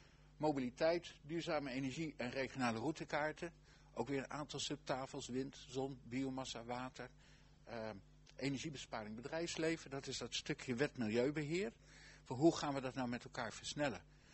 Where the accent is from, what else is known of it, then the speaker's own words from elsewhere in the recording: Lochem, Gelderland, Netherlands; In mijn gemeente, ik kom uit Lochem